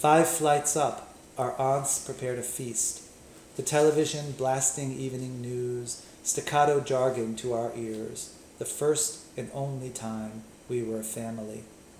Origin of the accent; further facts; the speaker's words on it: Maryland, United States; But it's about where I grew up in Maryland, in suburban Maryland.